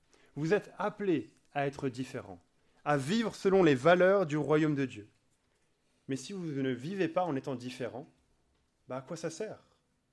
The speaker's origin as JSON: {"language": "French", "country": "France", "said": "c'est en tant que Français que je vous dis ça"}